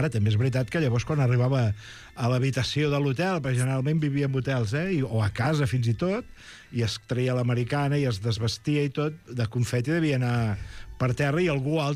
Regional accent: Manlleu, Catalonia, Spain; quan jo era petit i baixava amb els meus pares a Barcelona, jo soc de Manlleu

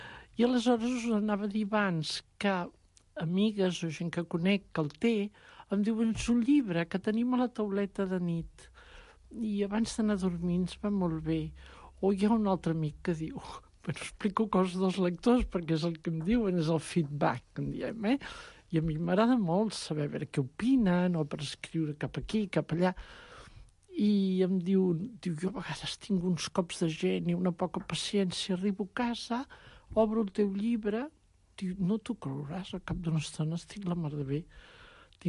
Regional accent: Arenys de Mar, Catalonia, Spain; now in Barcelona, Spain

